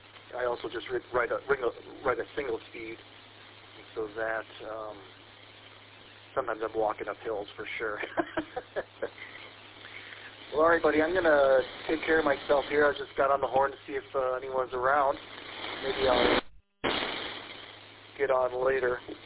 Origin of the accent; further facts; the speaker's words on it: Kalamazoo, Michigan, United States; No, friend. I'm from Kalamazoo.